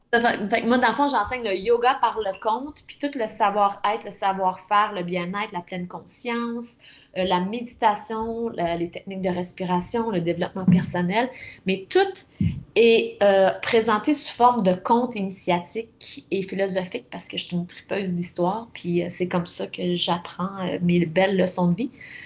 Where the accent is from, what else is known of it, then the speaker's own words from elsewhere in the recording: Quebec, Canada; Je viens de la Abitibi, là.